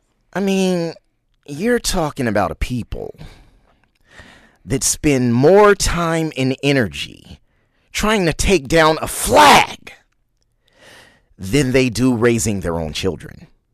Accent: Oakland, California, United States; also born or lived in Berkeley; I had the perspective from growing up in Oakland and Berkeley and the whole crack epidemic thing.

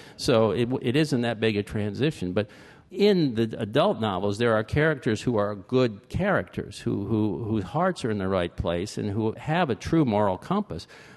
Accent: Fort Lauderdale, Florida, United States; I was born in Fort Lauderdale, and I grew up there, so this was in my backyard. I knew all the streets.

